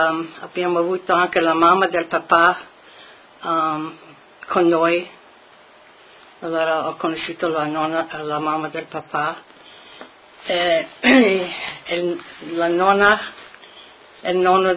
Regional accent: Philadelphia, Pennsylvania, United States; also born or lived in Kerwinsville; Io sono nata a Kerwinsville, ma dopo loro sono arrivati qui a Philadelphia e le mie due sorelle sono nate qui, in Chestnut Hill. Io sono la più vecchia di tre figli.

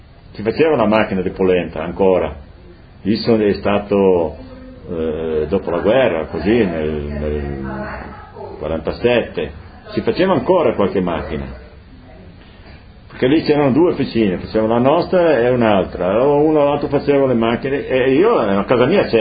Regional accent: Friuli-Venezia Giulia, Italy; now in Brazil; io non sono brasiliano, sono rimasto italiano. Per me è Friulano.

